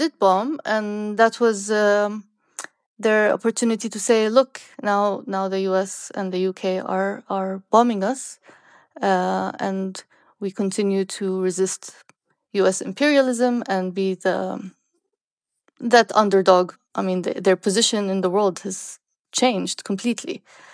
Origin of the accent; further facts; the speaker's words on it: Sana'a, Amanat Al Asimah, Yemen; I grew up in Yemen. I finished high school in Yemen, in Sana'a.